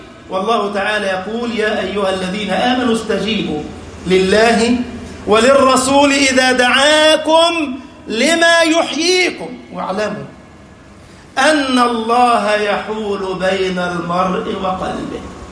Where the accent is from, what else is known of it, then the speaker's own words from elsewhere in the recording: Egypt; اللهم احفظ بلدنا مصر يا رب العالمين